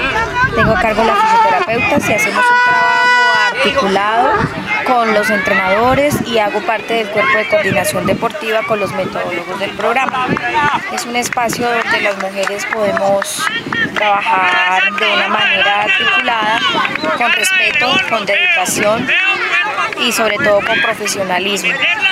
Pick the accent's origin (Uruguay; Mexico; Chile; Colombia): Colombia; Cúcuta, Norte de Santander; now in Bogotá, Colombia; no soy de acá, yo soy de Cúcuta, norte de Santander, y Bogotá me abrió las puertas y me permitió trabajar acá, y todo el tiempo me he mantenido allí durante 8 años.